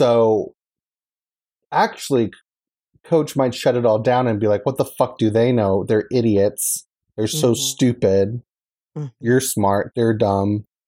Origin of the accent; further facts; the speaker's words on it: Kentucky, United States; I'm from Kentucky, from, like, a small town.